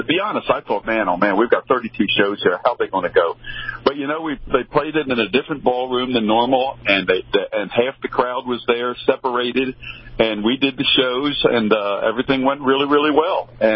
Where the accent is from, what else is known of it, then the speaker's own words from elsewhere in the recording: Philadelphia, Pennsylvania, United States; Oh, yeah, man. I grew up in Philly.